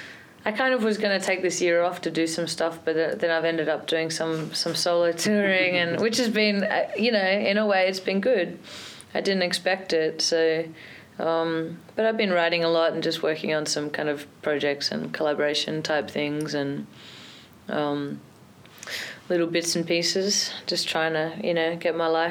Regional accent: Sydney, New South Wales, Australia; Oh, no way, especially as an Australian. You know, I grew up in like the suburbs in Sydney.

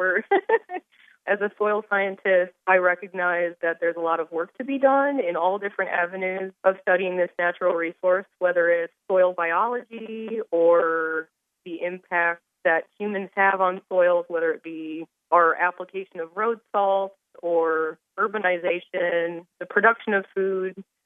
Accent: Iowa, United States; now in Miami, United States; Well, I've been a native Iowan my entire life. I was born and raised in Iowa. And so I've only been in Miami since August

